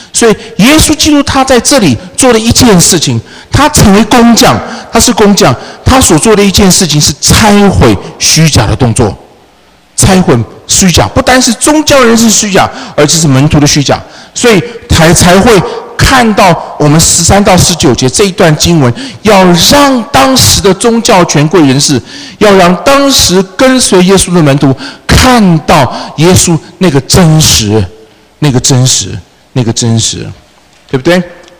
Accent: China; 我们中国人不是有一个民谣嘛

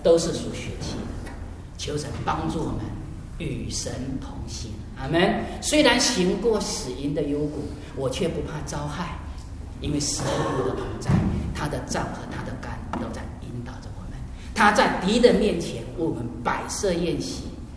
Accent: southern China, China; accent: southern Chinese; 我的口音哈，南方口音不是太准，对不对？

